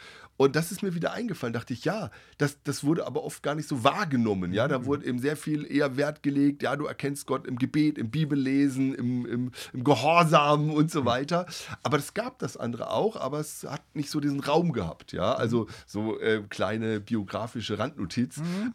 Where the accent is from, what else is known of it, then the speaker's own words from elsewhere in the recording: Adelshofen, Germany; ich bin ja im Dorf aufgewachsen, Adelshofen